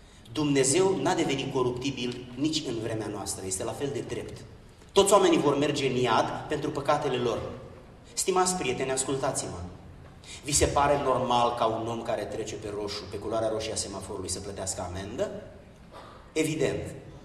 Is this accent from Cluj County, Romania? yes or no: no; Giurgiu, Giurgiu County, Romania; born there; Eu m-am născut în Giurgiu, sub București, pe malul Dunării, la granița cu Bulgaria, acolo unde n-a fost biserică penticostală sau baptistă.